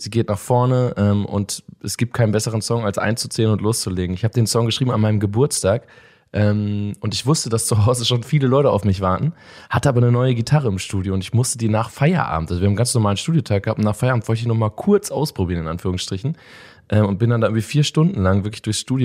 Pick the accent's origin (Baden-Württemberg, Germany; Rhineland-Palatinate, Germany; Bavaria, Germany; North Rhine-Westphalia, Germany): North Rhine-Westphalia, Germany; Vlotho; Ich komme aus Flotow, das ist eine sehr kleine Stadt, 20.000 Einwohner.